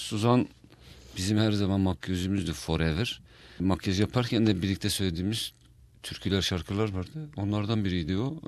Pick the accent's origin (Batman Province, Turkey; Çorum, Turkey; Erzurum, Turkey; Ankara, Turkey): Ankara, Turkey; also born or lived in Hakkari; Yani Hakkari kalır memleketimdir Ankara, çünkü bütün okul hayatım orada geçti.